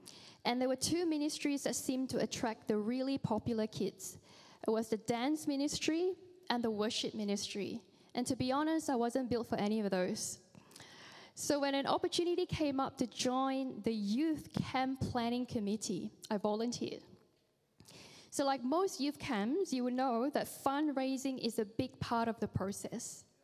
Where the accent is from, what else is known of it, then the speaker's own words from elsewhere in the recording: Malaysia; I mean, growing up in Malaysia, there were a few important words that we had to learn as soon as we could speak.